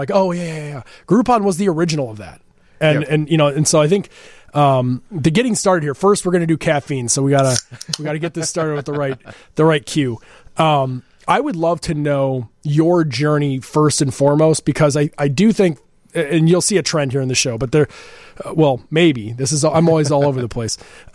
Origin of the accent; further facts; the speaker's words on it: Glen Ellyn, Illinois, United States; Okay, so I'm Glen Ellen, so I'm a suburban child who claims Chicago as well.